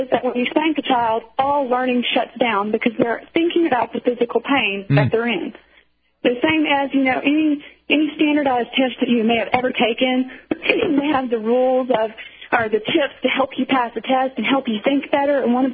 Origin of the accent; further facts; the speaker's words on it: the South, United States; I am, you know, from the South. I was born and raised in the Bible Belt, and I was beaten with a leather belt every time I was bad.